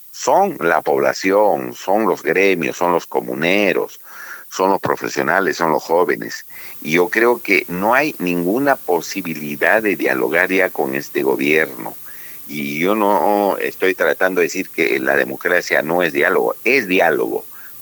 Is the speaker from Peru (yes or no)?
yes; Puno, Peru; por lo menos en mi tierra, en Puno, sigue en reclamos.